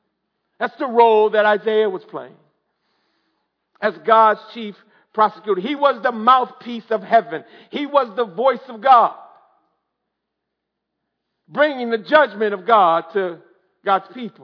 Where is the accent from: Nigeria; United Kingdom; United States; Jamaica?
United States; Michigan; now in Atlanta, United States; I moved to Atlanta from Michigan in the summer of 1990.